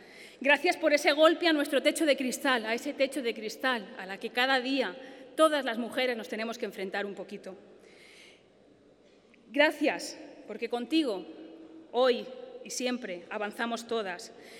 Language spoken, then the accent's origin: Spanish; Andalusia, Spain; viene de la que también es mi tierra, de Andalucía